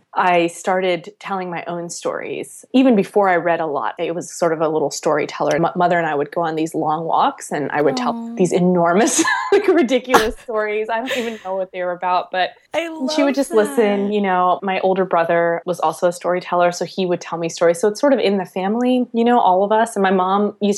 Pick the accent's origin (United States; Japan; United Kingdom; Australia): United States; Mojave Desert; So I grew up in the Mojave Desert in a really isolated town, and my family was one of the only families of color in the town